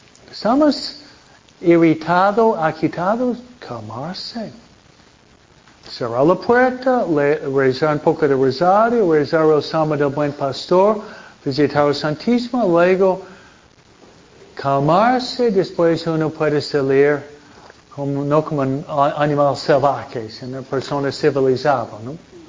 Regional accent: Michigan, United States; born there; Yo nací en Michigan, ¿no?

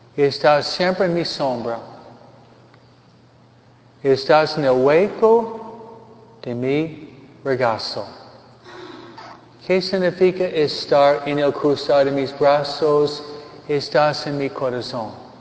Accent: Mexico; la mayoría, somos mexicanos. La mayoría.

